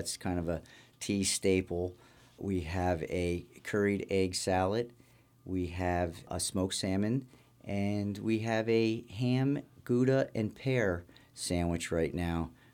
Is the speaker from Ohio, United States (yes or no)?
no; Bethlehem, Pennsylvania, United States; I grew up in Bethlehem, and I love being a part of the community.